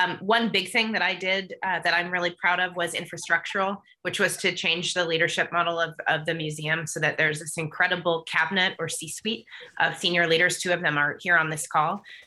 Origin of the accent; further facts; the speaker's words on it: Nevada, United States; I'm actually from Nevada. It's not LA.